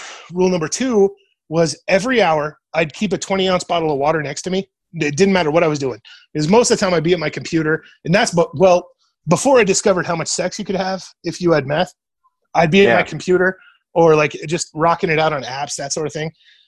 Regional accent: Grand Island, Nebraska, United States; also born or lived in Lincoln / Fremont; I grew up in Grand Island where I live now. I lived here till I was 21.

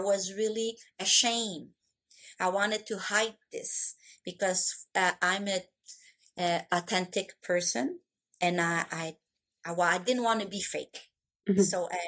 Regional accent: Quebec, Canada; English is a second language; I'm from Quebec, Canada. I'm in the French part of the Canada.

